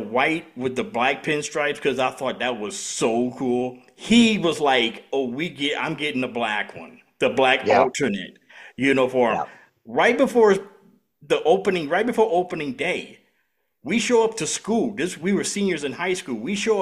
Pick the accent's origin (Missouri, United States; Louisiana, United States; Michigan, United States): Louisiana, United States; And as a kid growing up in Louisiana, I was 17 years old.